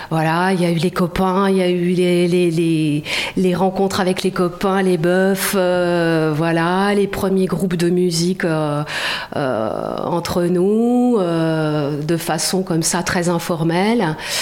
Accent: Centre-Val de Loire, France; Non, je suis tourangelle. Je viens de Touraine et voilà.

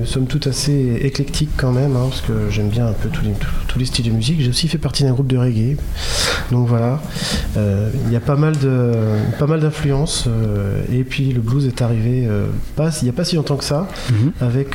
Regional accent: Niort, Nouvelle-Aquitaine, France; je suis de Niort aussi, je fais de la musique depuis tout petit aussi

